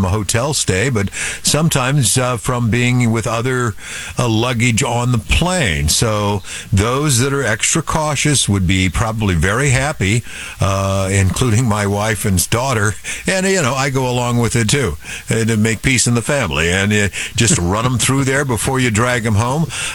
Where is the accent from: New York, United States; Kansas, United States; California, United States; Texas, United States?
California, United States; Modesto; It's over off of a Shiloh Road in Modesto. I grew up in Modesto.